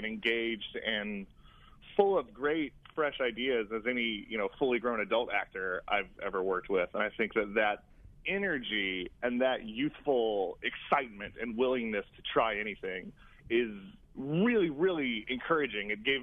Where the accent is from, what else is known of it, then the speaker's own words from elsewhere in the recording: South Carolina, United States; So I am from South Carolina originally. I went to school at the University of South Carolina for my undergraduate degree.